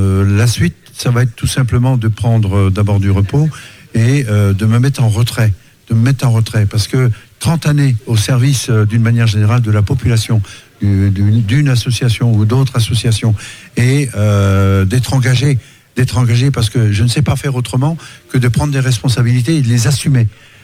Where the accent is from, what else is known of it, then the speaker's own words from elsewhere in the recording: Brittany, France; now in Challans, France; Ouais, je suis breton des Côtes d'Armor.